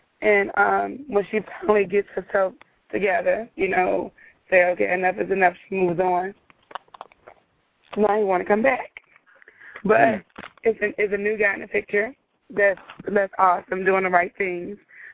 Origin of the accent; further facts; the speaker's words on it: Chicago, Illinois, United States; now in Texas, United States; As I just said, I'm originally from Chicago. Right now, I reside in Texas.